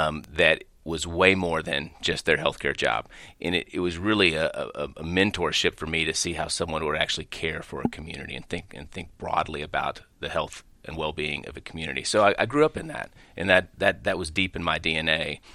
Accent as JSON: {"language": "English", "town": "Hillsboro", "region": "Texas", "country": "United States", "tie": "born or raised there", "said": "I grew up in Hillsboro, Texas, which is about an hour south of here."}